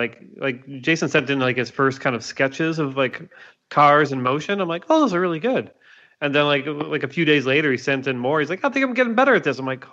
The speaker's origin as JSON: {"language": "English", "town": "Toronto", "region": "Ontario", "country": "Canada", "said": "we're both from Toronto and friends"}